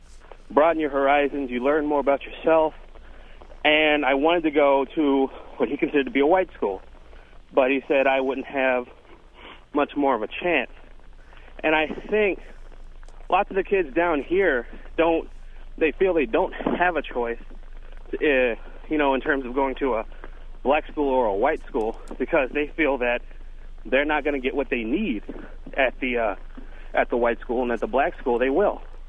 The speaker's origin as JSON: {"language": "English", "town": "Dallas", "region": "Texas", "country": "United States", "lives_now": "Baton Rouge, United States", "said": "I'm from Dallas, and I came from a predominantly white school, a white high school in Dallas, well, Mesquite."}